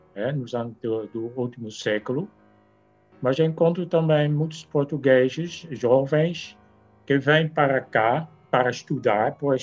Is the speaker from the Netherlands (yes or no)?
yes; Netherlands; Então, mas eu sou holandês e eu não sou partidário, né?